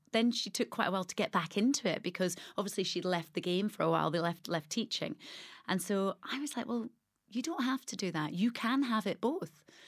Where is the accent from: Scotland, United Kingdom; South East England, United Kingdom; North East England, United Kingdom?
Scotland, United Kingdom; Glasgow; born there; also born or lived in Hampshire / Berkshire / Leeds; Born in Glasgow.